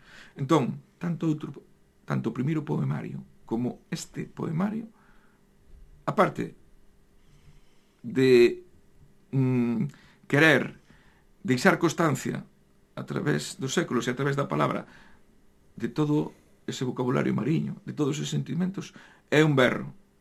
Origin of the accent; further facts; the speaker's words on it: Fisterra, Galicia, Spain; fun un día a falar con un fisterrán na miña terra, na Fisterra